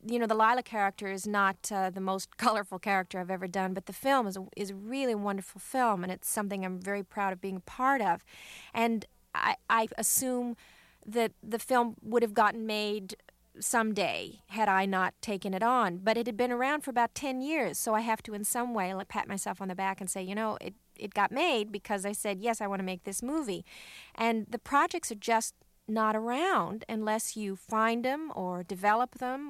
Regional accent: California, United States; born there; accent: Southern; Even though I was born in California, they raised me, and I had a sort of Southern accent when I was a kid just because I heard it all the time.

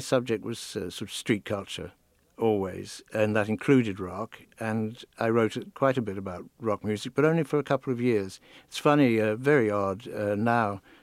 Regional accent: Ireland; moved away as an adult; also born or lived in London; now in United States; I came to America in 75, and after I grew up in Ireland, and I then went to London in the what is now known as the swinging 60s

